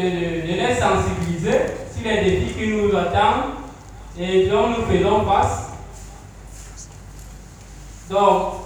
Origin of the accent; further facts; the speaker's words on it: Somalomo, East, Cameroon; je suis originaire de Somalomo et d'une part de Bengis.